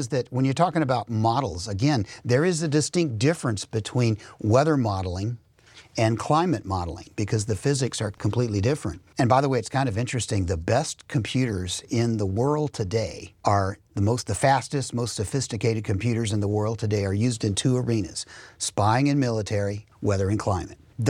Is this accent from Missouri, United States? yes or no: no; Alabama, United States; also born or lived in Baton Rouge, Louisiana; I was born in Baton Rouge, Louisiana. My upbringing was largely a feature of my dad's education. He was getting his master's degree in math at LSU when I came along, and I don't remember Louisiana very much, but we then moved to Alabama